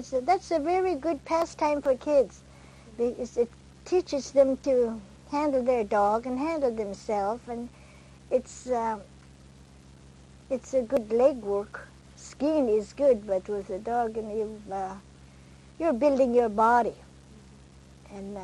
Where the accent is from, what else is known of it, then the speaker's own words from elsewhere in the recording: Alaska, United States; Yeah, I was raised on the Tanana area, but later on we were on the Yukon River.